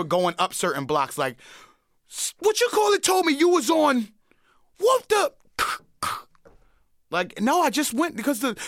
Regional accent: Brooklyn, New York, United States; I'm competitive about everything because I grew up in Brooklyn.

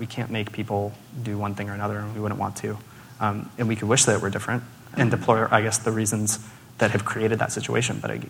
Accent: Little Rock, Arkansas, United States; You know, I grew up in Little Rock, and I went to Central High, which was, like, the high school in the South that was integrated per force by Eisenhower.

